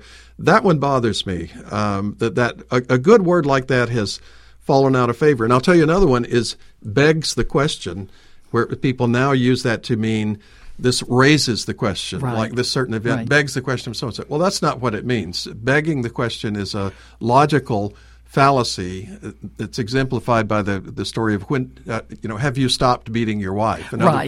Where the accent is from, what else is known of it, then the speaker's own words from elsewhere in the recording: the South, United States; But, you know, you grew up in the South. I grew up in the South.